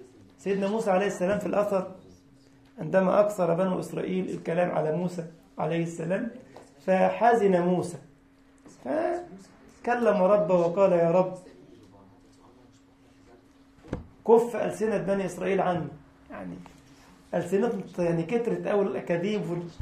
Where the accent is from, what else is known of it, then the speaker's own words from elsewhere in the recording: Egypt; عارف في مثل كده عندنا في مصر يقول لك ما لقوش في الورد عيب قالوا يحمر الخدين.